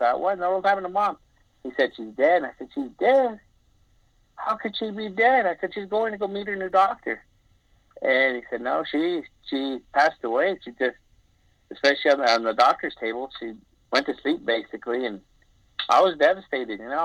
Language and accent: English; Las Vegas, Nevada, United States; I thought, well, I'm from Vegas. You know, I'm from small town.